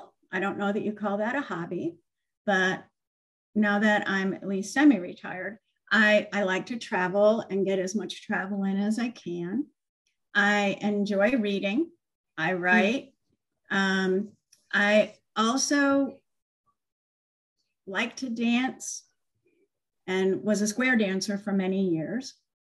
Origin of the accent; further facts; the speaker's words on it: New England, United States; I'm from New England and we had always had roses.